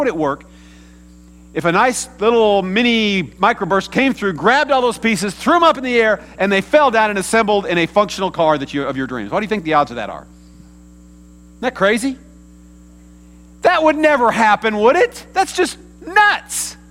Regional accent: Kansas, United States; how did I end up with a family in Kansas when I was born in Kansas City that didn't have any money, that adopted me as a child?

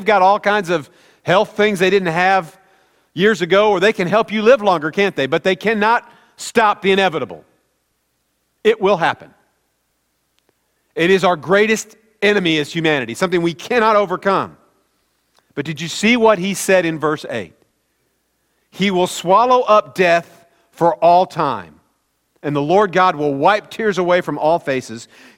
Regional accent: Kansas City, Missouri, United States; I'm from the Midwest, from Kansas City, that's what we like, okay?

